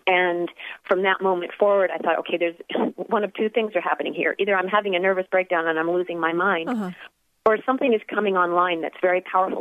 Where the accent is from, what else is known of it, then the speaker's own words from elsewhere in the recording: Canada; I grew up in Canada, so it was cold